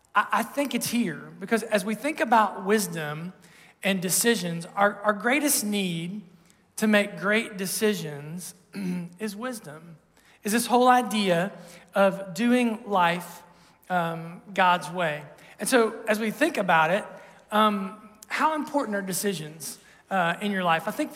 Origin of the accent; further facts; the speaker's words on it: Ohio, United States; Now, we're from Ohio. We're about here on the North American sweet tea chart, right?